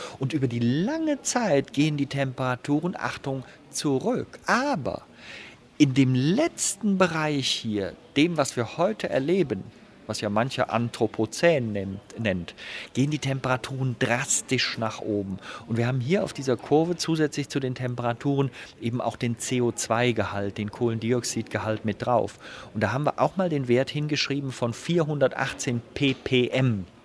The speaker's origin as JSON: {"language": "German", "town": "Bonn", "region": "North Rhine-Westphalia", "country": "Germany", "tie": "born there", "said": "weil ich bin ja in dieser wunderschönen Stadt geboren in Bonn."}